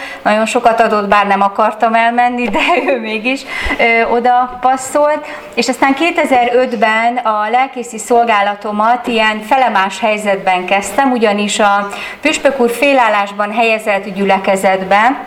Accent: Csengőd, Bács-Kiskun, Hungary; Én csengődi származású vagyok, ez nagyon messze van innen. Bács-Kiskun megyének is inkább a déli része, a déli határhoz van inkább közelebb. A szüleim, illetve a nagyszüleim kiskörösi származásúak, ilyen szlovák kegyességi háttérből valók.

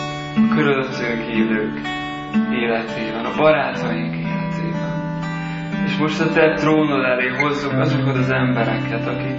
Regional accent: Budapest, Hungary; de azt megtapasztaltam, hogy itt is ugyanolyan szükségek vannak, mint ahol én is felnőttem Budapesten.

